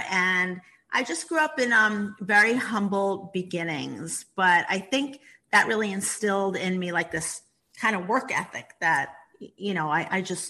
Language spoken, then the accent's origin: English; Bronx, New York, United States; But I grew up in the Bronx and it was rough in the Bronx.